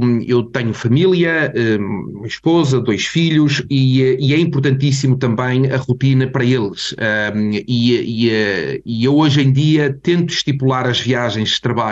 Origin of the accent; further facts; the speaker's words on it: Portugal; now in England; nós como portugueses, como latinos, juntamente com os espanhóis